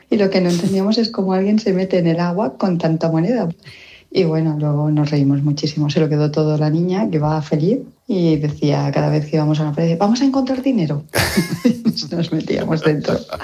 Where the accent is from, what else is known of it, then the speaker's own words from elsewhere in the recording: Valencia, Valencian Community, Spain; Yo soy de Valencia